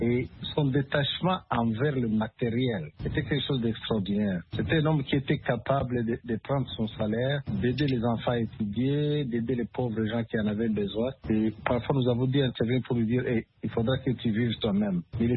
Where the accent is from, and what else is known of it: DR Congo